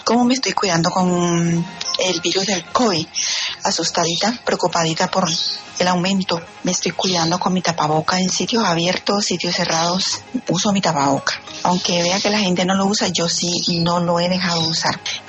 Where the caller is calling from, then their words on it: Lorica, Córdoba, Colombia; desde Córdoba, Lorica, mi tierra querida.